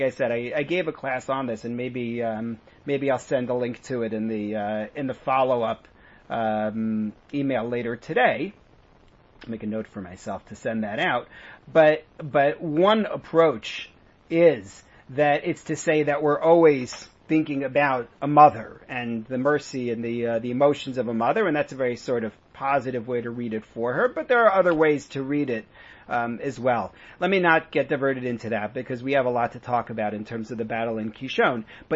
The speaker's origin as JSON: {"language": "English", "region": "New York", "country": "United States", "said": "I'm from New York, so, you know, you've got New York State, and then you have New York City."}